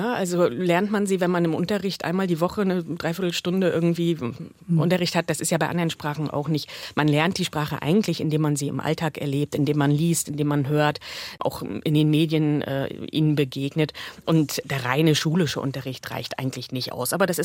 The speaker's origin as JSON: {"language": "German", "region": "Mecklenburg-Vorpommern", "country": "Germany", "said": "Bei uns in Mecklenburg-Vorpommern gibt es viele, die sagen, nee, Moin, das kommt aus dem Westen, das sagen wir hier nicht."}